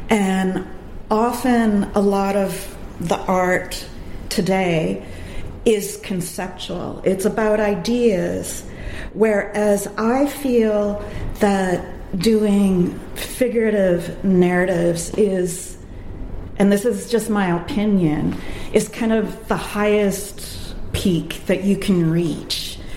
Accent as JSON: {"language": "English", "region": "Saskatchewan", "country": "Canada", "tie": "born there", "said": "I was born in Saskatchewan, and I didn't come from a farm, but my parents had a grain farm."}